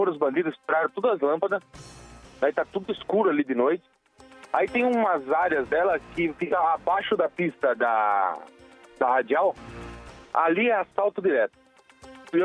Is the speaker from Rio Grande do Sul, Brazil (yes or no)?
no; São Paulo, Brazil; Eu sou da Vila Matilde.